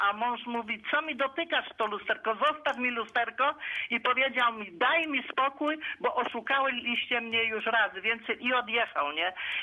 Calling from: Wolsztyn, Greater Poland Voivodeship, Poland; Z Wolsztyna.

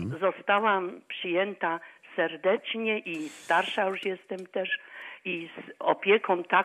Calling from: Babimost, Lubusz Voivodeship, Poland; Ja jestem osobą niepełnosprawną z Babi Mostu, niewidomą.

